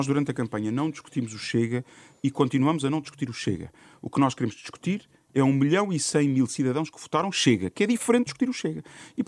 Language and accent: Portuguese; Portugal; acho que como português, aqui não é militante